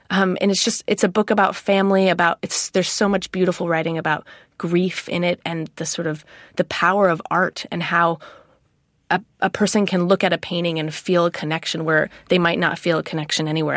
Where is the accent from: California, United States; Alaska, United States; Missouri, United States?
California, United States; Los Angeles; I'm from Los Angeles, so maybe it's a soft spot for me.